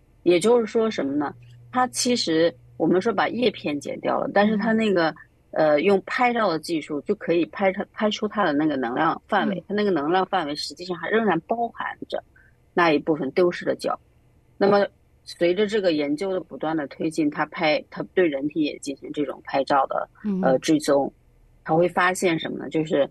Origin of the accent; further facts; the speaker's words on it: China; 那么对于我们中国人来说，其实能够更好的去理解这一部分。